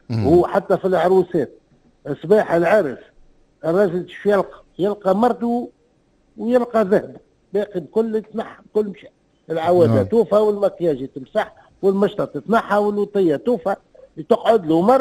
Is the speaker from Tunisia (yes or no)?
yes; Tunisia; خاطر الذهب احنا عندنا في تونس غالي شويه بالنسبه لاسباب معينه